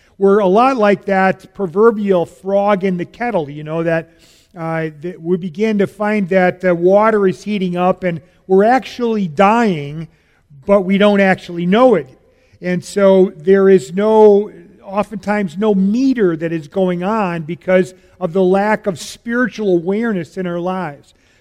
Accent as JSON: {"language": "English", "town": "Chicago", "region": "Illinois", "country": "United States", "tie": "born or raised there", "said": "Now, where I grew up in Chicago, we didn't have Jesus freaks."}